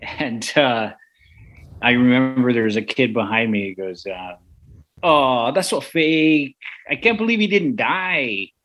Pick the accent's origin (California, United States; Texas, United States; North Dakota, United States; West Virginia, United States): California, United States; San Francisco; Like, and I grew up in San Francisco. I never learned how to drive a stick.